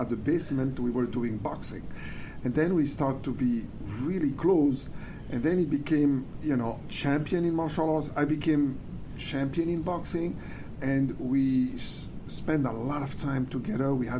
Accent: Morocco; Originally, I'm from Morocco.

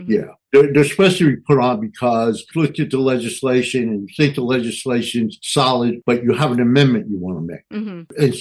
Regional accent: New Jersey, United States; And I grew up in New Jersey. I can tell you that's very scary.

